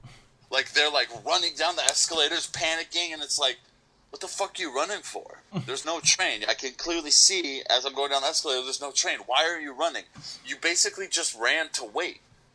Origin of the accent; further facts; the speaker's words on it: California, United States; And I'll be like, "Oh, I'm from California." They just go, "Oh, that makes sense."